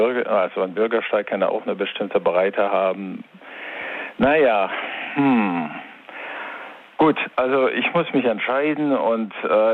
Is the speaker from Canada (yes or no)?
yes; Quebec, Canada; Nee, ich komme aus Quebec.